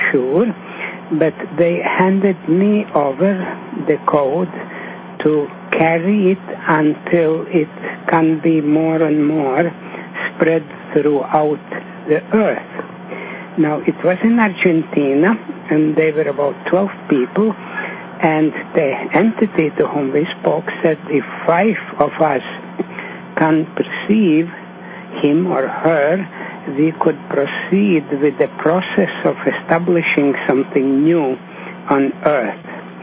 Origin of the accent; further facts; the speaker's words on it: New York, United States; from New York.